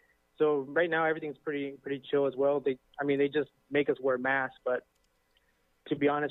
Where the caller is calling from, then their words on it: Los Angeles, California, United States; I'm calling from from First Works Baptist Church over here in LA.